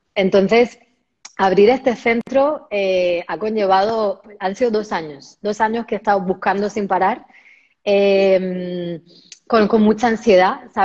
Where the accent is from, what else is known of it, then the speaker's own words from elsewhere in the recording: Region of Murcia, Spain; yo soy una manguera, una murciana del sur de España, mitad española, mitad filipina. Entonces, bueno, tuve la suerte de crecer en este paraíso